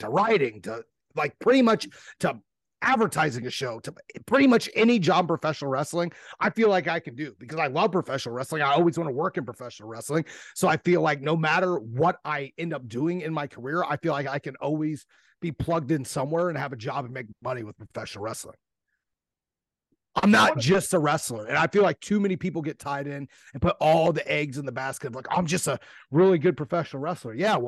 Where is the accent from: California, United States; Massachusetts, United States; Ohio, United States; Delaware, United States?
Ohio, United States; I'm from Ohio. We got a whole different jargon over here. I mess up words all the time.